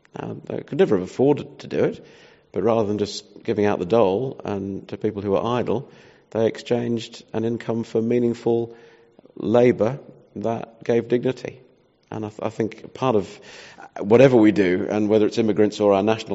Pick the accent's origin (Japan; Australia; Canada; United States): Australia; as an Australian, my own country is formed entirely by immigrants coming